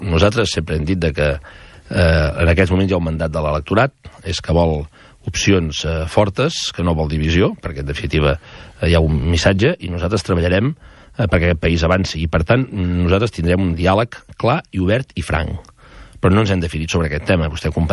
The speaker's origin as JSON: {"language": "Catalan", "region": "Catalonia", "country": "Spain", "said": "com a català i catalanista"}